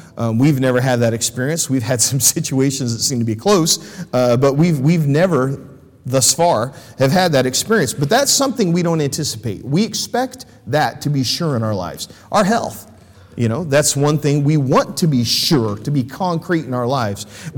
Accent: United States; I must stand for those things because I'm an American.

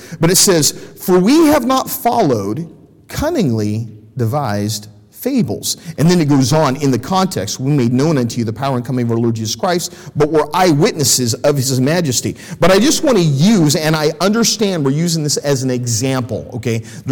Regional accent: United States; I must stand for those things because I'm an American.

